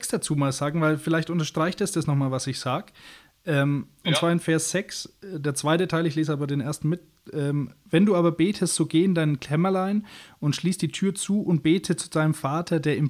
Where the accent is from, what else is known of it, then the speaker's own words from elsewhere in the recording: Bavaria, Germany; sage ich mal als Franke